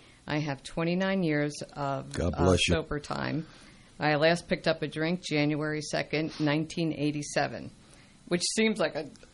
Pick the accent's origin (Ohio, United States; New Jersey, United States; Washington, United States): New Jersey, United States; I grew up in New Jersey. I grew up in a nice, affluent community. I was a child during the 60s.